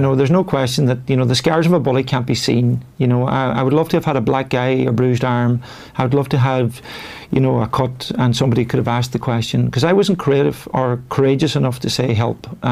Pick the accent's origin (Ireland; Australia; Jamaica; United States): Ireland; Letterkenny, Ulster; I think it was because I was from the countryside. Growing up in Donegal, I was from a more rural part of Letterkenny